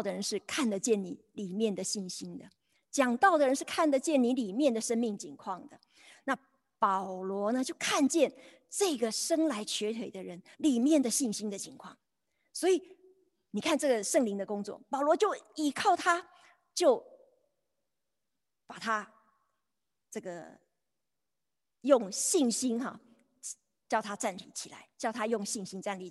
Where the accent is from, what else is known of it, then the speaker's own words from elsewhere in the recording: China; 我们看我们中国人得福音